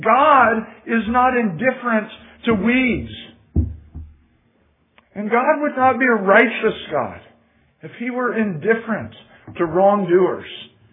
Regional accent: Indiana, United States; And that's just part of growing up in Indiana. And if you grow up in the midst of farm country, that's part of it.

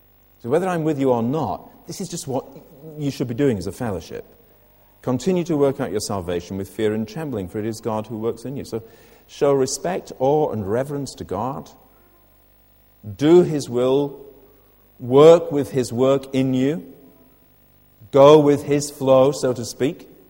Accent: United Kingdom; it's part of being British.

